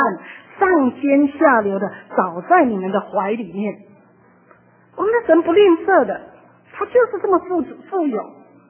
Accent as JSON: {"language": "Chinese", "country": "Taiwan", "lives_now": "Los Angeles, United States", "said": "那我从台湾来我只带了几千块"}